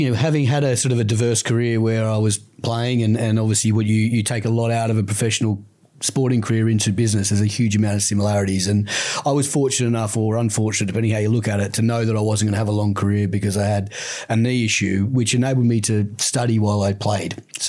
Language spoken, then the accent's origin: English; Sydney, New South Wales, Australia; when you grow up in the northern beaches of Sydney, which is where I grew up, you've got sport all around you